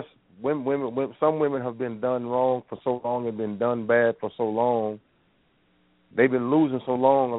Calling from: Tulsa, Oklahoma, United States; I am calling from Black Wall Street, Tulsa, Oklahoma.

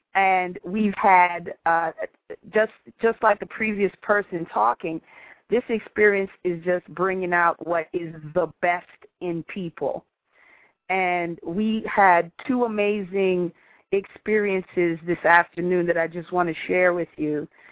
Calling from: Washington, District of Columbia, United States; So I am calling you from Washington, D.C., just on the steps of Howard University campus.

